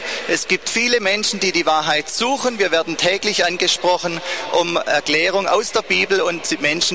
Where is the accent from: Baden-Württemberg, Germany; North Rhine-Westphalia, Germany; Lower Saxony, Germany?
Baden-Württemberg, Germany; Als Schwabe hat man natürlich immer den Traum vom eigenen Häusle.